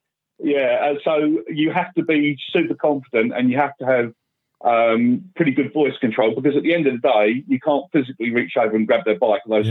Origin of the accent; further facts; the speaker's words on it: Southend, East of England, United Kingdom; I came from Southend originally. I don't live there anymore. I'm north side of Essex. I'm the other side of Braintree, out in the village out that way.